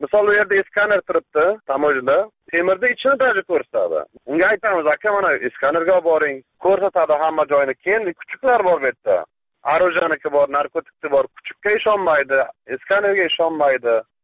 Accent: Afghanistan; born there; moved away

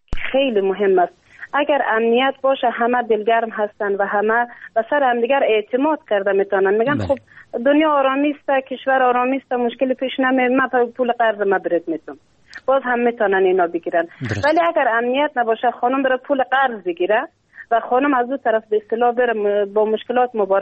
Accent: Afghanistan; من این واقعا افتخار دارم که من افغان هستم

